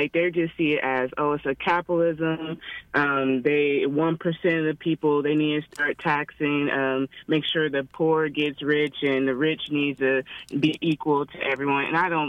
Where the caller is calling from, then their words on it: Leavenworth, Kansas, United States; I'm calling from Leavenworth, Kansas.